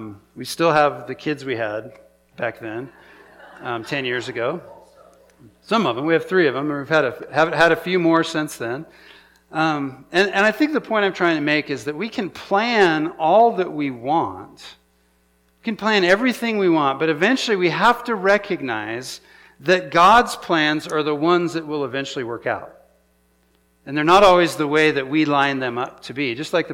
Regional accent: Prineville, Oregon, United States; actually Carrie and I grew up in Prineville. This was our hometown from when we were very young.

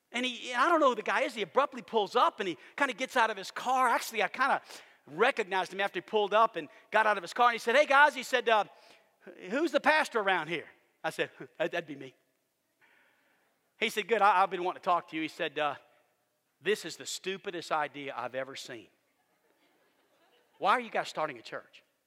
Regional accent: New Orleans, Louisiana, United States; I mean, listen, we grew up in New Orleans, Louisiana.

